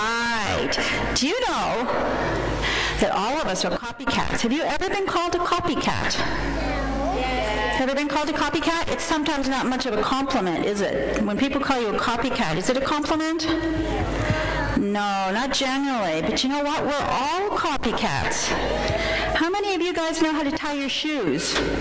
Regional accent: Canada; Because I'm a Canadian. That's right, because I grew up in a different culture and I couldn't think like a Japanese.

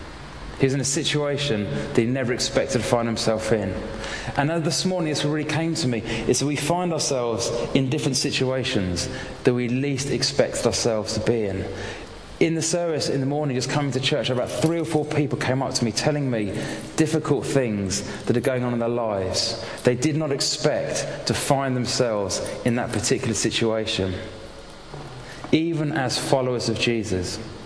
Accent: London, United Kingdom; I'm from London, and da-da-da.

